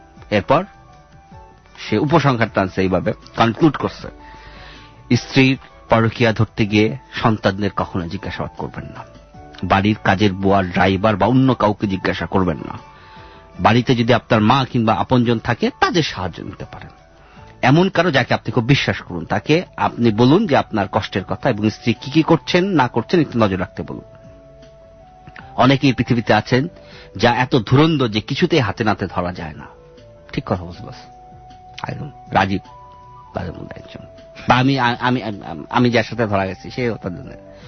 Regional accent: Mirpur, Dhaka Division, Bangladesh; আমি মিরপুরের ছেলে

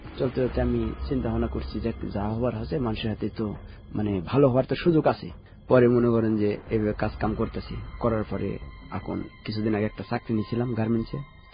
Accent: Rajshahi, Rajshahi Division, Bangladesh; আমি বললাম যে আমার বাড়ি অমুক জায়গায় রাজশাহীতে

